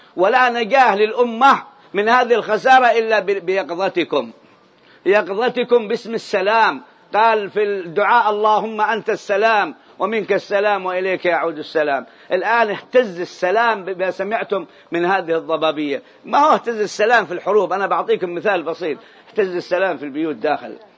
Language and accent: Arabic; Yemen; عندنا في اليمن هذا الكلام كل يوم أنا أراه